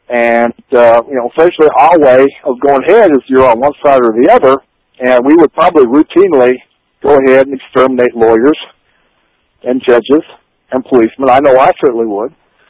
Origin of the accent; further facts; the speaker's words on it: South Dakota, United States; I'm from South Dakota.